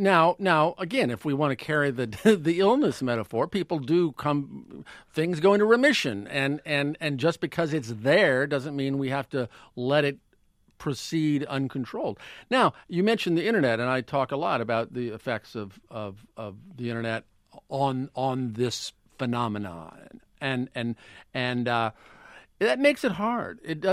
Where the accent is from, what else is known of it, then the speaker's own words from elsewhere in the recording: United States; But I am a hopeful person. I am an optimist. I am an American.